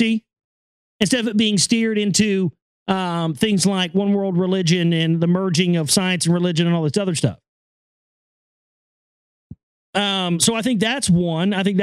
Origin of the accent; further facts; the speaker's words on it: the South, United States; I've heard it my whole life because I'm from the South.